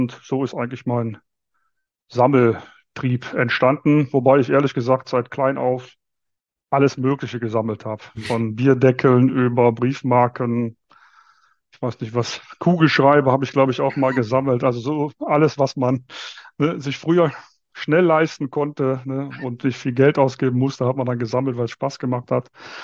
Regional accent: Viersen, North Rhine-Westphalia, Germany; now in Munich, Germany; Ich komme natürlich aus dem Rheinland. In der Nähe von Düsseldorf geboren, in Viersen, weiß nicht, wer das kennt, knapp neben Gladbach.

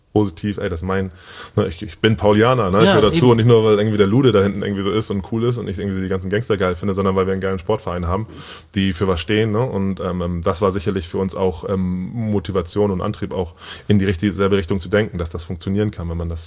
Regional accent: Wilhelmsburg, Hamburg, Germany; wenn ich sage, ich komme aus Wilhelmsburg, erstmal so, oh krass, Wilhelmsburg.

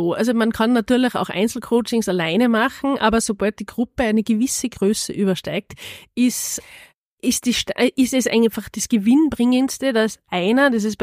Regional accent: Tyrol, Austria; born there; ich bin gebürtige Tirolerin. Aber für mich ist Oberösterreich einfach ein unglaublich tolles Land, das für mich die Herzensheimat ist.

